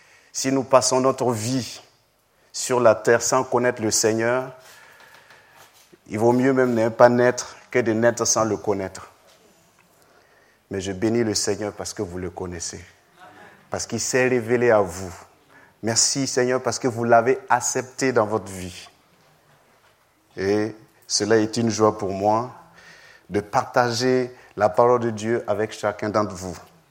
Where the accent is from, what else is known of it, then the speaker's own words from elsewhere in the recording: Burkina Faso; Je suis venu du Burkina Faso en vacances avec ma femme